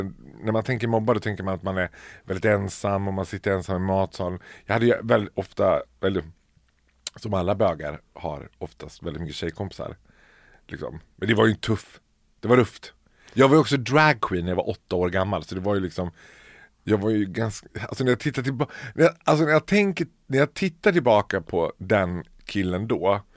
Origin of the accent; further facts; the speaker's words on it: Borlänge, Dalarna County, Sweden; Jag är född och uppvuxen i Borlänge. Som är Sveriges fulaste stad.